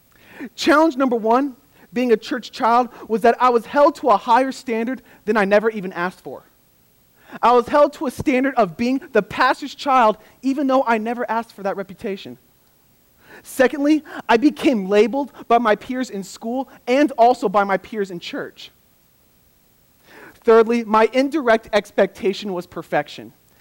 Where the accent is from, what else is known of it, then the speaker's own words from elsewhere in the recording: Riverside, California, United States; And I say, no, I'm from Riverside, I'm just pretty local.